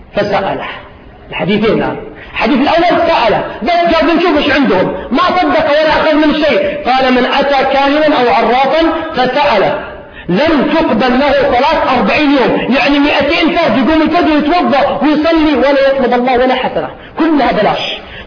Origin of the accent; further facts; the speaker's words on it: Riyadh, Riyadh Province, Saudi Arabia; عندنا في الرياض